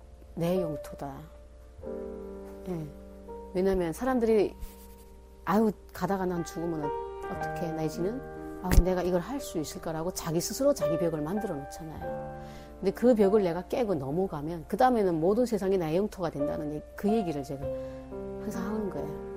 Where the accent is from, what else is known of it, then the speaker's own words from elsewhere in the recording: North Korea; now in South Korea; 북한에서 와서 6년밖에 안 됐는데